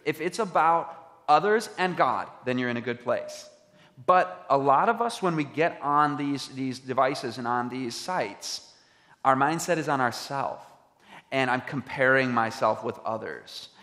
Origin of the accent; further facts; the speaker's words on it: Michigan, United States; also born or lived in Riverside, United States; We've been in Michigan. I grew up in Michigan. So I know snow. I know it well, and grew up there until age 23. At which time I moved to Riverside for 5 years and then back to Michigan.